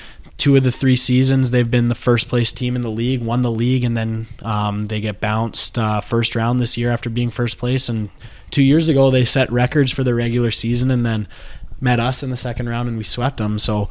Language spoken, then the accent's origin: English; Campbell River, British Columbia, Canada; I was tuning into that game watching my hometown team Campbell River play off